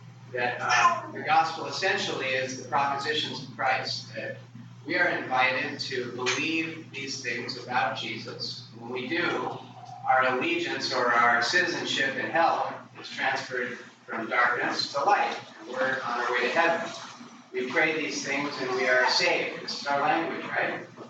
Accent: Fairbanks, Alaska, United States; So, I grew up in Fairbanks, Alaska.

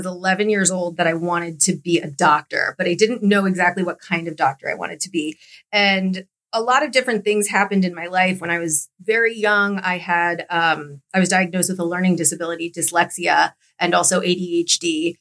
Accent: Florida, United States; now in Orlando, United States; I'm from Florida, born and raised in South Florida, but now I'm an Orlando convert, I would say.

